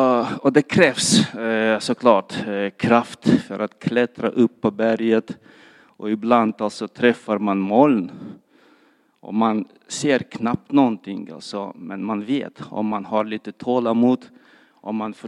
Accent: Bishkek, Kyrgyzstan; now in Sweden; Och jag och Mohabbat, vi kommer från Kirgizistan. Det är ett bergland med höga berg

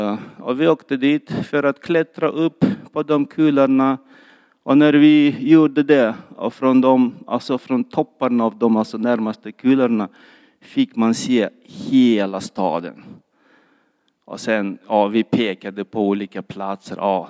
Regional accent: Bishkek, Kyrgyzstan; now in Sweden; Och jag och Mohabbat, vi kommer från Kirgizistan. Det är ett bergland med höga berg

